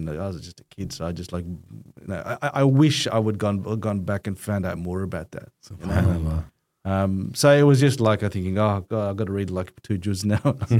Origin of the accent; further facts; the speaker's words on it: India; so my dad wanted me to, I'm Indian, right?